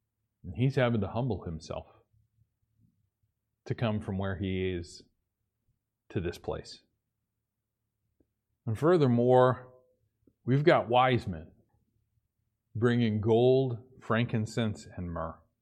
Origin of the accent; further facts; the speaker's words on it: Boise, Idaho, United States; born there; I mean, I was born in Boise, Idaho.